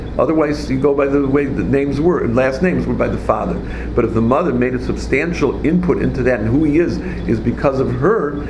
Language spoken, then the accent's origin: English; Milwaukee, Wisconsin, United States; Where I grew up in Milwaukee, there were three shuls